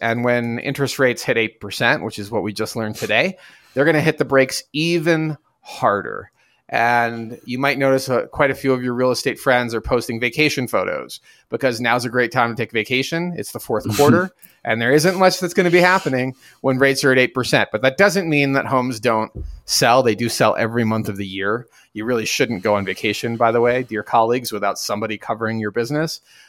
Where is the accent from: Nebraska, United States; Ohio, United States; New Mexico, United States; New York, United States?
New York, United States; now in Boulder, United States; I'm from New York. My parents, originally, I've been in Boulder for a long time